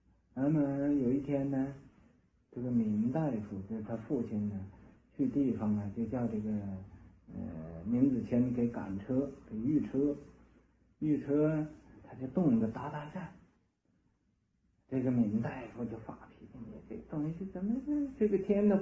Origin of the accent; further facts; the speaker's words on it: United States; 我们美国人家是单发子